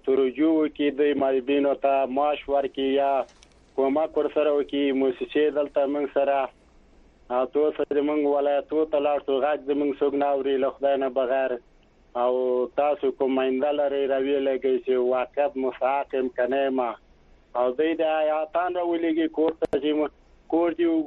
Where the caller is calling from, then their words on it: Baghlan, Afghanistan; له باغلان په لوخمبري نه ما زنګ درته وهلی ده